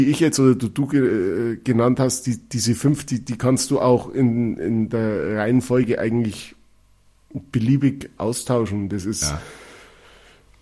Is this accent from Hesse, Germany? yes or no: no; Bavaria, Germany; Das ist was, wo ich stolz drauf bin, als Bayer oder als Franke